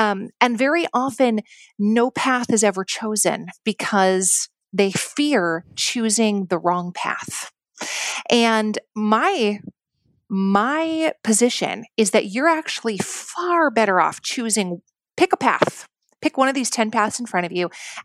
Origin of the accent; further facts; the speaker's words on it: Duluth, Minnesota, United States; Eventually moved back to my hometown of Duluth, Minnesota